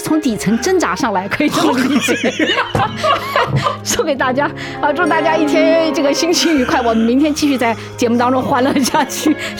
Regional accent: Sichuan, China; 我说我们四川人有些四川话很怪的

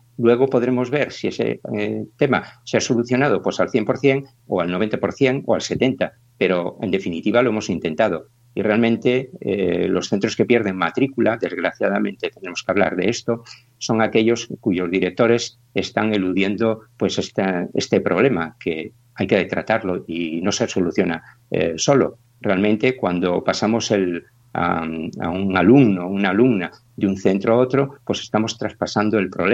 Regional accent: Cantabria, Spain; moved away as an adult; now in Galicia, Spain; Aunque yo soy de Cantabria, pues vivo, llevo aquí ya más de 30 años

